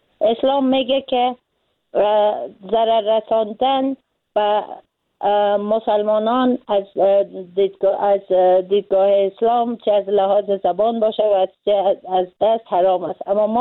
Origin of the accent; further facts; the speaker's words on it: Afghanistan; به عنوان یک انسان، به عنوان یک مسلمان، به عنوان یک فعال اجتماعی و به عنوان یک افغان